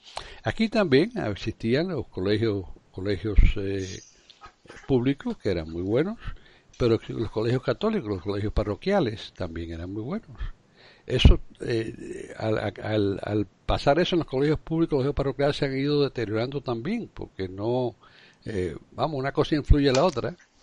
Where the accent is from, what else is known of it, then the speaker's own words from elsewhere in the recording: Cuba; igual que en la Cuba que yo crecí, en la Cuba republicana